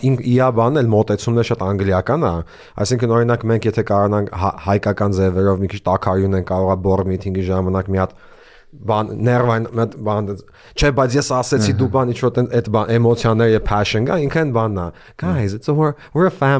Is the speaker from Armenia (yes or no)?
no; Boston, Massachusetts, United States; Երկուսը Հայաստանից են, ես դե Բոստոնից եմ